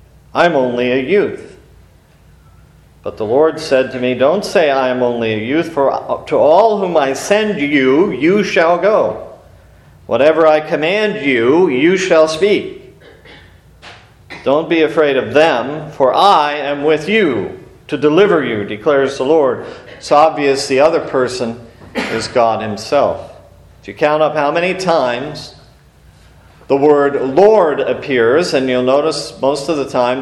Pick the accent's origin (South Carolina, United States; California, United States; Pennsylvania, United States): Pennsylvania, United States; Erie; Well, I'm from Erie in the state of Pennsylvania.